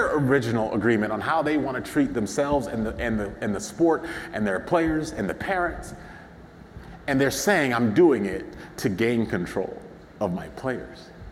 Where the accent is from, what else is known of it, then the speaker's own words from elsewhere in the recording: Baltimore, Maryland, United States; See, I'm from Baltimore City. So before I went to Orlando and then Judson and these safe little suburban communities, I grew up in a community where every single day I had to protect myself.